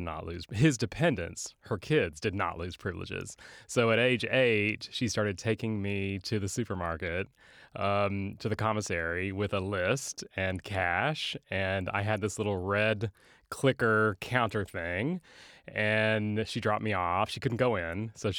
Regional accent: San Angelo, Texas, United States; also born or lived in Albany, Georgia; My dad was in the Air Force, and I was born actually in Albany, Georgia. We moved to San Angelo when I was less than a year old.

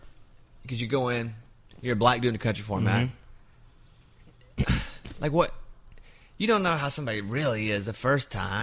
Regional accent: Arkansas, United States; And I grew up in Arkansas. We didn't have nice cars.

